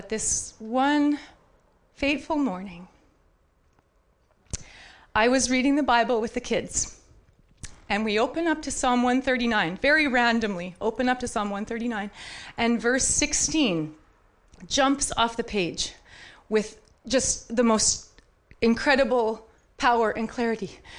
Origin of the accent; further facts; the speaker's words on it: Saskatchewan, Canada; We're from Saskatchewan. Wheat's a big deal in Saskatchewan.